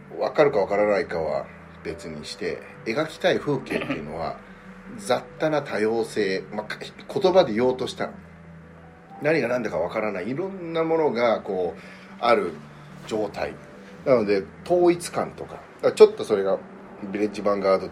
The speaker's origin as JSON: {"language": "Japanese", "country": "United States", "tie": "born or raised there", "also_born_or_lived": "Canada", "said": "僕は現地で育ってるので、アメリカとカナダで育ってるから"}